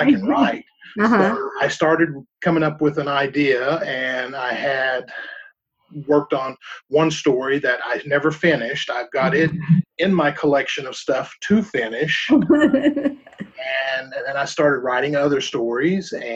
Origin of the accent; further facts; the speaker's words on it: the South, United States; I'm from the South, and we first came up here, and they said Squirrel Fest.